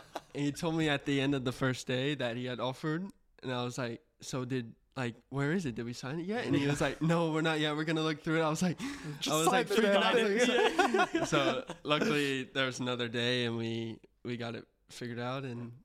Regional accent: Houston, Texas, United States; So I'm from Houston, so it's only an hour flight to Mexico City.

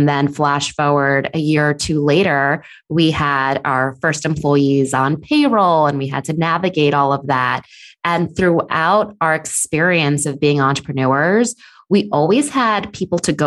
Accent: New York, United States; And then I moved back to New York. I'm originally from New York. I moved back in 2011.

